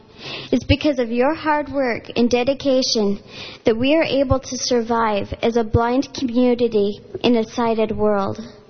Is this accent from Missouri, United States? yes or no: yes; Kansas City, Missouri, United States; I come to you from the Show Me State of Kansas City, Missouri.